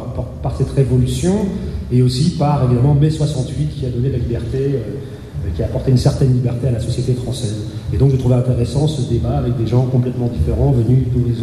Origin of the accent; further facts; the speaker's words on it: Paris, Île-de-France, France; born there; je suis d'origine portugaise, je suis né à Paris, mais je suis d'origine portugaise